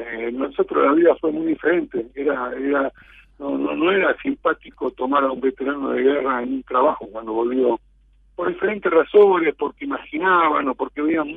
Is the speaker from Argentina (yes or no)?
yes; Santa Fe, Argentina; Yo soy de Santa Fe